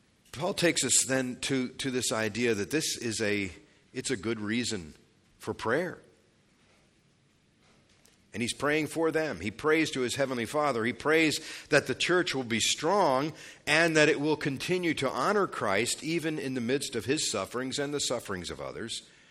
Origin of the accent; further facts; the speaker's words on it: Ephrata, Pennsylvania, United States; In my hometown, in colonial days, there was, the buildings are still there, but there was a cloister. The place was named Ephrata after the biblical name for Bethlehem.